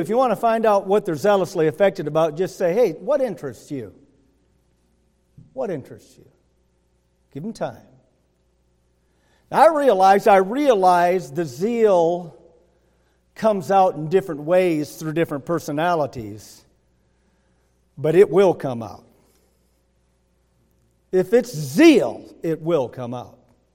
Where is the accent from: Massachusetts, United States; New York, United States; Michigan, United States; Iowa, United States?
Michigan, United States; My hometown's Michigan.